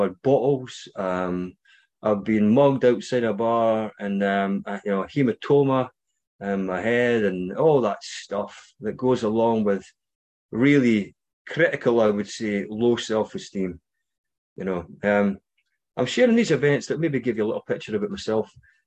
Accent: Scotland, United Kingdom; And you might recognize my accent, maybe not. I'm from Scotland.

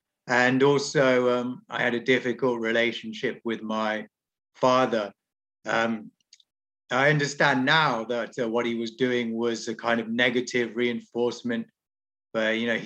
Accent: England, United Kingdom; Firstly, I was the only kid of Indian origin. You know, I grew up in the English countryside, so I was the only kid in my school who wasn't white.

